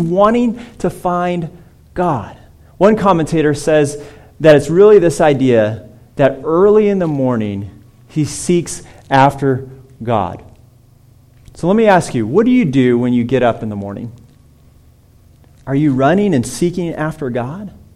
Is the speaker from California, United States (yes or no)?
yes; California, United States; I grew up in California, so I've been to a few.